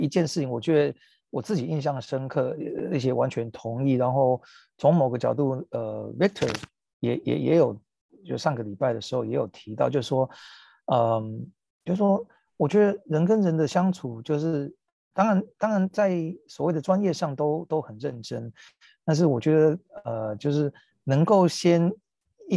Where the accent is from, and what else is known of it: Taiwan